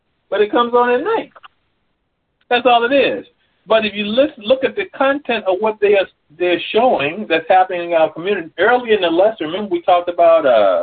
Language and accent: English; Alabama, United States; Where I grew up in Alabama, most of the families, all my friends, these were marriages that lasted 50, 60, or more years.